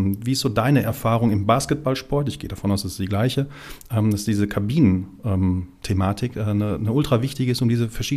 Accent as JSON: {"language": "German", "region": "North Rhine-Westphalia", "country": "Germany", "said": "Ich komme aus dem Pott."}